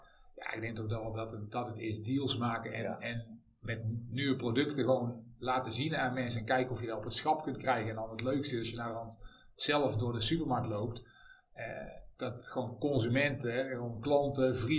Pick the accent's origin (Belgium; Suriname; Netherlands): Netherlands; Tilburg, North Brabant; also born or lived in Amsterdam; Terug verhuisd vanuit Amsterdam naar Tilburg, waar ik vandaan kom. Wat je waarschijnlijk maar mijn accent kunt horen.